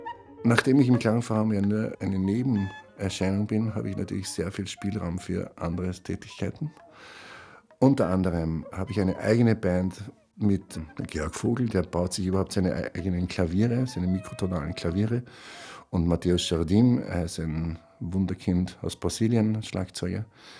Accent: Upper Austria, Austria; ich komme aus Oberösterreich

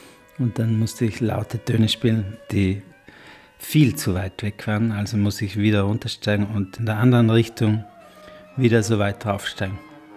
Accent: Trentino-Alto Adige, Italy; Ich spiele Horn und ich komme aus Südtirol und bin schon seit 92 Mitglied des Klangforums.

